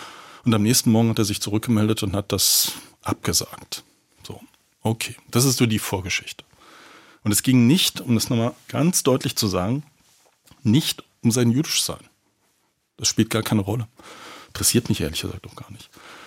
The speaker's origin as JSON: {"language": "German", "region": "East Germany", "country": "Germany", "said": "Und wir haben ja da auch eine interessante Geschichte als Ostdeutsche"}